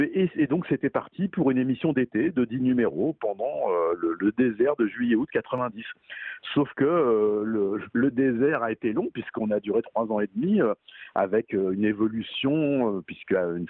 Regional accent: Paris, Île-de-France, France; Parce que moi, je suis parisien, je ne suis pas banlieusard.

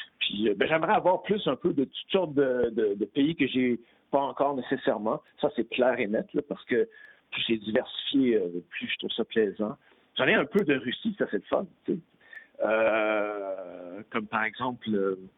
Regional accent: Quebec, Canada; quand on parle de mon patelin à moi, là, qui est le Québec, c'est rare qu'on se considère comme des Canadiens quand on parle des Québécois.

